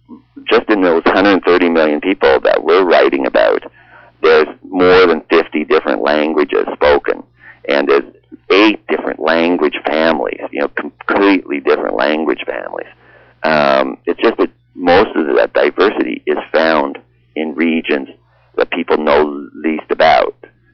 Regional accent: United States; now in Canada; I remember I'm American, and then I now am a citizen in Canada

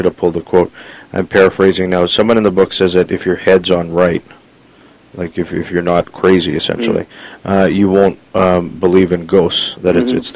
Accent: Vancouver, British Columbia, Canada; I grew up in Vancouver, and my parents are Filipino.

